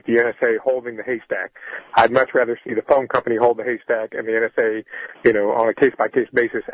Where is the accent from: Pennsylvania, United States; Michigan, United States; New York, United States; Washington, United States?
New York, United States; New York City; Hi, yes, I'm a New Yorker, and I you know, knew New York City before the stop and frisk thing went into effect. And, of course, I'm a white New Yorker